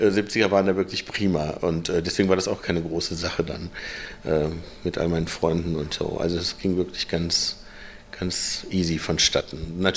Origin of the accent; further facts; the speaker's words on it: Cologne, North Rhine-Westphalia, Germany; Meine Kindheit war hier in Köln. Die war geboren bin ich hier in Sülz, falls es jemand kennt, falls sich jemand in Köln auskennt. Und bin dann mit 3 ein bisschen nach draußen gezogen